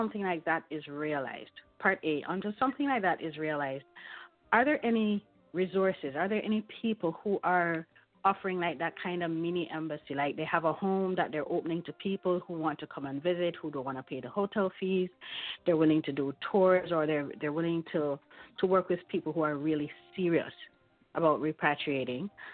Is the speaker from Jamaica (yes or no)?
yes; Jamaica; now in Canada; I'm calling from Canada. Canadian-born to Jamaican parents, grew up in Jamaica